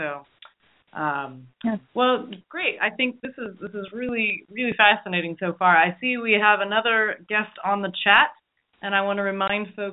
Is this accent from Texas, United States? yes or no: yes; Houston, Texas, United States; I hate to diss on my hometown of Houston